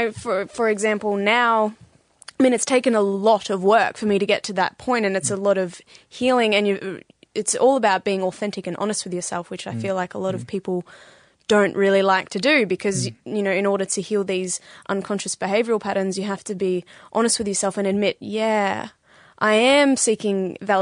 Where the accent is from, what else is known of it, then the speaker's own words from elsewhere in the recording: Bendigo, Victoria, Australia; now in St Kilda, Australia; I'm from Bendigo.